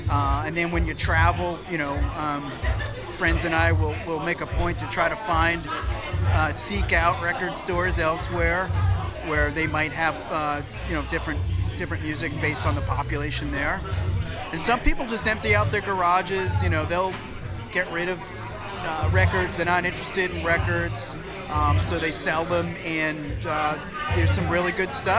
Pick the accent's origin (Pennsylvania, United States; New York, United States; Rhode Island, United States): New York, United States; Long Island; I grew up in New York on Long Island, radio station there, WLIR.